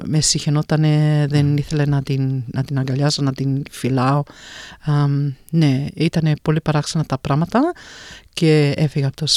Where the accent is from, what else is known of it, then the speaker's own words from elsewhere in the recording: Melbourne, Victoria, Australia; Μεγάλωσα στο North Fitzroy, στο Miller Street North Fitzroy. Είχαμε μαγαζί εκεί πέρα, Μιούπα. Σαν πολλούς τους Έλληνες, εγώ γεννήθηκα 64, 1970, αγοράσαμε το μαγαζί.